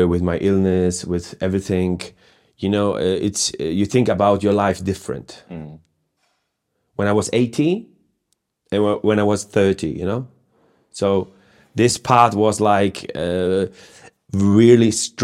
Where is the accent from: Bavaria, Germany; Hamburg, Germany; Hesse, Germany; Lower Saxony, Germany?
Hamburg, Germany; born there; English is a second language; I was born in Hamburg. I live in Hamburg now, still. And but my parents are Croatian, so I'm Croatian. Have a Croatian passport